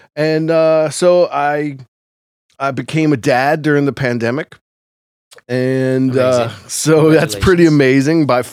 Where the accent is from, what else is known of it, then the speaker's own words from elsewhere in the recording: New Orleans, Louisiana, United States; born and raised in New Orleans.